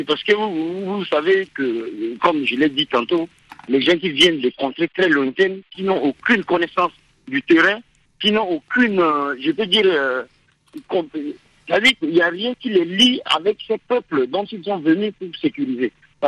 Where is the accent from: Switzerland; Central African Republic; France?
Central African Republic; vous savez bien que moi je suis en Centrafrique, je suis centrafricain